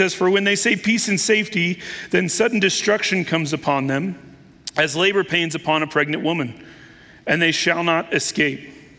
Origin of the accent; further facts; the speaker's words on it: Denver, Colorado, United States; I grew up in Denver playing hockey.